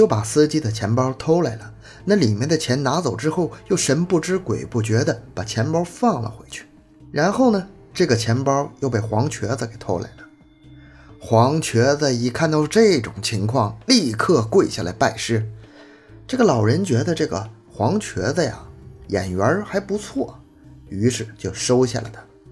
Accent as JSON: {"language": "Chinese", "town": "Harbin", "region": "Heilongjiang", "country": "China", "said": "一说这个哈尔滨车站，我真是很亲切啊，因为我就是哈尔滨人。"}